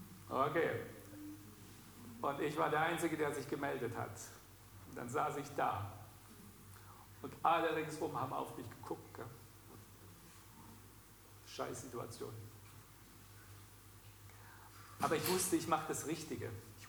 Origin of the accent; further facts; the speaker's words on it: Germany; in meiner Kindheit und in der Teenie-Zeit in der DDR aufgewachsen.